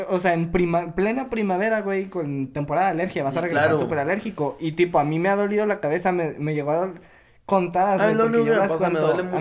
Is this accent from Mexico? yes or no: yes; Mexico; Y como cualquier mexicano, güey, pregunté, no puedo pistear, ¿verdad?